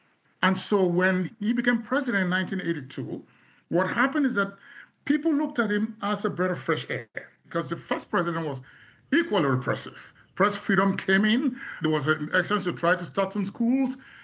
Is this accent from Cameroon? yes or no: yes; Cameroon; moved away as an adult; now in United States; So I see the fact that they don't have some of the opportunities I had growing up in Cameroon. I went to undergraduate in Cameroon. I did my schooling until I came to the U.S. for grad school in Cameroon.